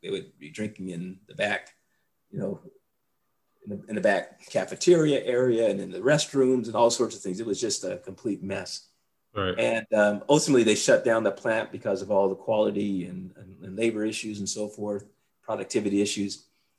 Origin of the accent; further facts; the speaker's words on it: Bay Area, California, United States; when I was back in California, where I grew up there, you know, we grew up in the Bay Area there.